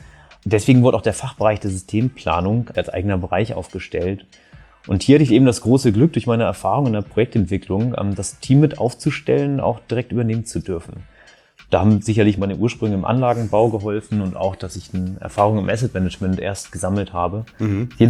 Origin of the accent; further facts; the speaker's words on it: Kiel, Schleswig-Holstein, Germany; now in Hamburg, Germany; Ich bin Kieler Jung und arbeite in Hamburg